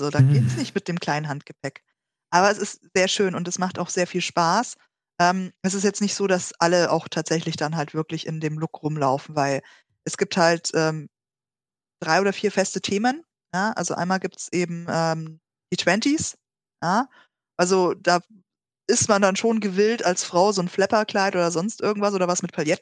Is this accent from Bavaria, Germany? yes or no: yes; Munich, Bavaria, Germany; Ich bin ja Münchnerin.